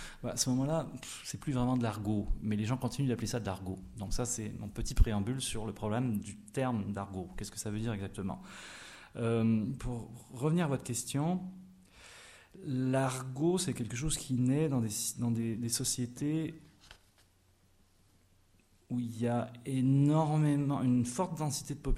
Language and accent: French; Quebec, Canada; moved away as an adult; now in France; mais quand je suis parti du Québec il y a 20 ans, personne ne disait ça. Et maintenant les gens le disent. Un mec, pour dire un gars, chez nous on dirait un gars